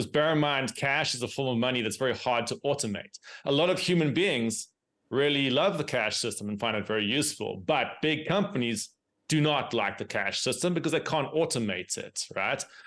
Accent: South Africa; for example, I'm from South Africa.

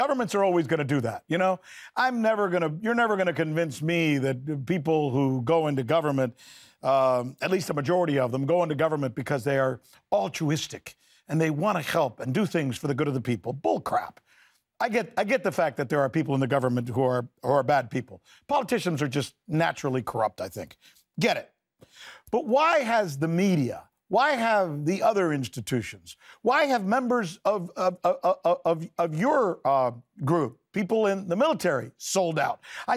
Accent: United States; And you know what's funny? As an American, this bothers me.

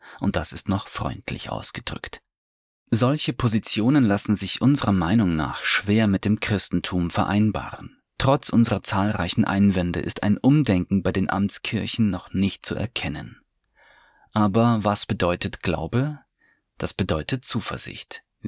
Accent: Trier, Rhineland-Palatinate, Germany; now in Berlin, Germany; Ursprünglich komme ich aus Trier und bin selbst römisch-katholisch. Ich bin jetzt aber in Berlin wohnhaft

